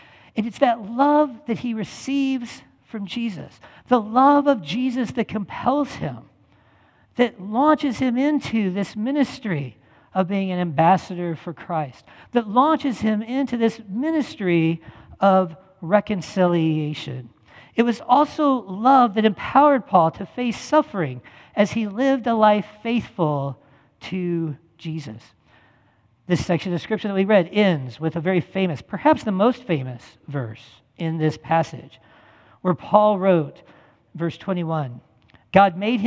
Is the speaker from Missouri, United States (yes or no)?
yes; Salem, Missouri, United States; And they're, you know, this is rural Missouri. I grew up in the Salem, Missouri area. So this is rural Missouri. They're farmers, they're fishermen, they're mechanics.